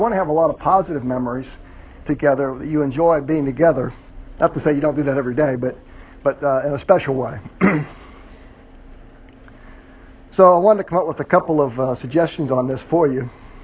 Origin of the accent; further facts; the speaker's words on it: Phoenix, Arizona, United States; I'm from, Sandy and I are both from the west. We're from the Phoenix area.